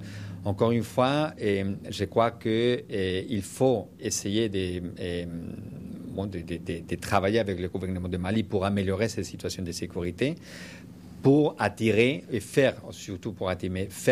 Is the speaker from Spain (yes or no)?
yes; Spain; French is a second language; malheureusement, je suis d'Espagne, j'ai vu ça, et en Espagne, on a eu aussi